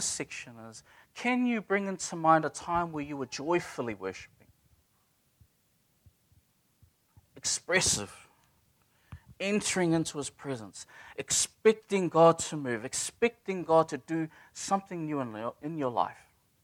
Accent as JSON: {"language": "English", "town": "Levin", "region": "Manawatū-Whanganui", "country": "New Zealand", "tie": "born or raised there", "said": "so I grew up in Taitoko and Levin."}